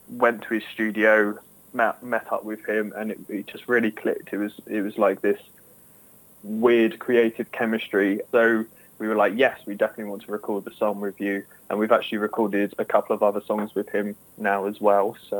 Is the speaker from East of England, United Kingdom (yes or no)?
yes; East of England, United Kingdom; now in Wales, United Kingdom; myself and the drummer, we're actually from Essex originally, even though we didn't actually know each other until we moved to South Wales